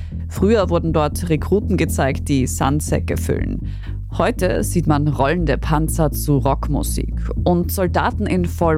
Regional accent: Austria; Während bei uns in Österreich sehr viel über unsere eigene Neutralität gesprochen wird

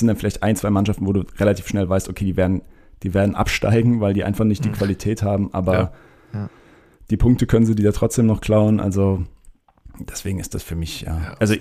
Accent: Mannheim, Baden-Württemberg, Germany; born there; Aber ich als gebürtiger Mannheimer habe jetzt keinen besonderen Drang zu Ebbelwoi.

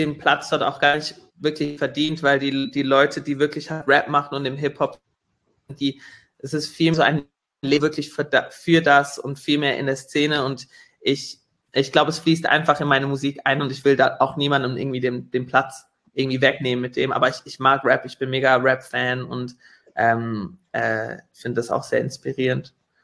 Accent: Biel, Bern, Switzerland; mit 9 habe ich angefangen, in der Jugendoper mitzuspielen in Biel, in meiner Heimatstadt.

